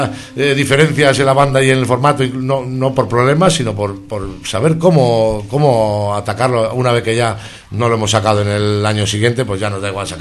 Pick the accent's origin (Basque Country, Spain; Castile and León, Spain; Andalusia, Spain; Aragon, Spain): Basque Country, Spain; Barakaldo; Somos muy de Baracaldo.